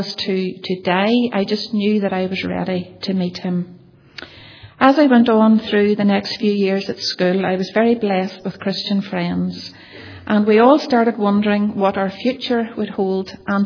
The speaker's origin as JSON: {"language": "English", "town": "Castlederg", "region": "Northern Ireland", "country": "United Kingdom", "tie": "born there", "said": "Now, I was born in Castledurg in County Tyrone, and I was born into a family of four children."}